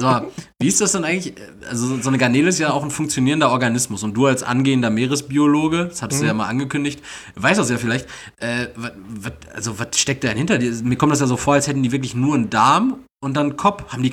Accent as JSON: {"language": "German", "region": "North Rhine-Westphalia", "country": "Germany"}